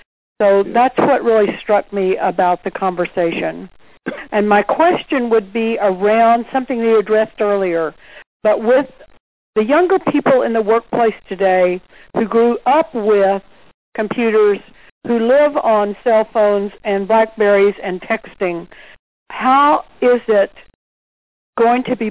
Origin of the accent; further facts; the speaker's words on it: Houston, Texas, United States; Hi, I'm in town from Houston.